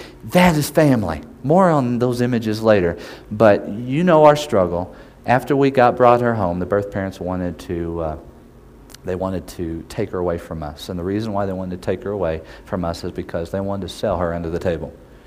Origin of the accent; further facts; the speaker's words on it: Oklahoma, United States; Me and my wife are from Oklahoma, if my accent has not given itself away.